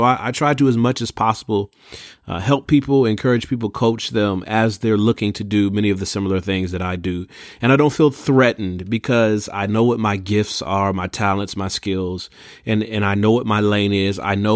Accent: Pontiac, Michigan, United States; because I'm from Pontiac, Michigan, okay? Metropolitan Detroit, look it up on a map. I'm from Pontiac, Michigan.

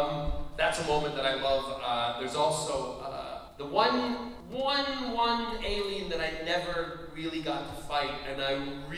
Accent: Glasgow, Scotland, United Kingdom; I grew up in Scotland, and when we lived in Glasgow

